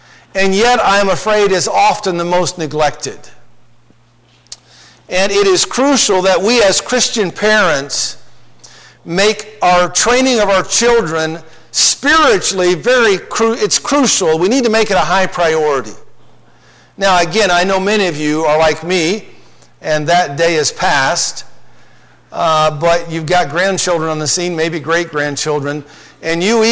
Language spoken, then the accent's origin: English; Idaho, United States; I'm from Idaho. We don't believe in sweet potatoes. Real potatoes.